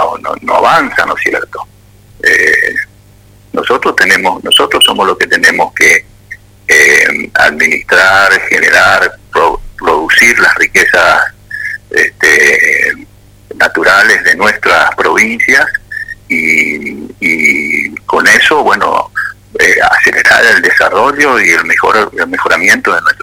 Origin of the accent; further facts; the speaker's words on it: Argentina; Yo me siento menospreciado como argentino cuando escucho eso.